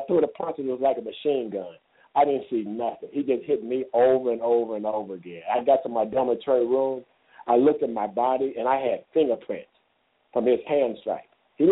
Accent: Missouri, United States; So I said, no, I'm from the Show Me State.

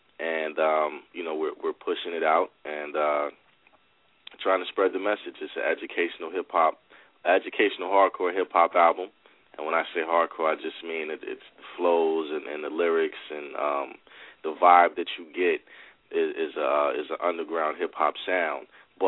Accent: New Brunswick, New Jersey, United States; also born or lived in Willingboro; Well, you know, I'm from New Brunswick, New Jersey. That's where I was pretty much born and raised. I spent a lot of time between there and Willingboro. I probably moved to Willingboro in my latter teen years.

